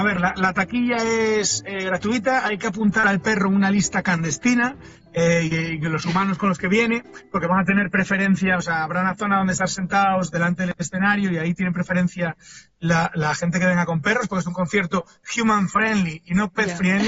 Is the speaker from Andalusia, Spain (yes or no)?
no; A Coruña, Galicia, Spain; paseando un día con él por un parque en mi ciudad natal, en La Coruña, el parque de Santa Margarita